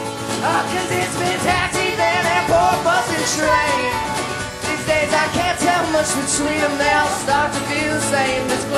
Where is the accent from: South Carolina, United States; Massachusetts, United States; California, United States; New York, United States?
South Carolina, United States; Charleston; We're from Charleston, South Carolina.